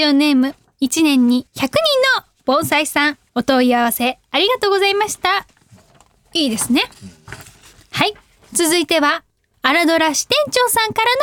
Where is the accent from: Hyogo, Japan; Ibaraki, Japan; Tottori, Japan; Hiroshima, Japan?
Hyogo, Japan; accent: Kansai; 兵庫県出身でございますので関西人なんでございます。